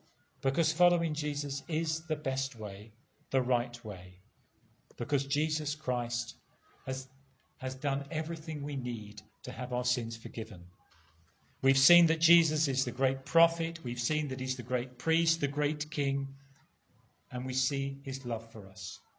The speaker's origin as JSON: {"language": "English", "region": "England", "country": "United Kingdom", "said": "In my home country in England, you can go to almost any village or town and you will see somewhere a memorial."}